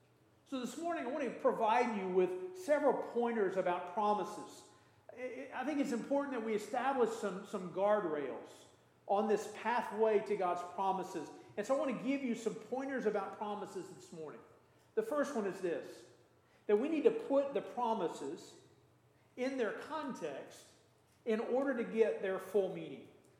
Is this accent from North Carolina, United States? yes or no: no; Marion, Illinois, United States; died in my hometown of Marion, Illinois.